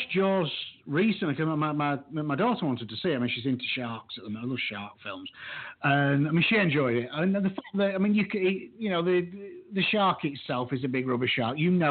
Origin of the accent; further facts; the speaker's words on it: Yorkshire and the Humber, United Kingdom; I'm a Yorkshireman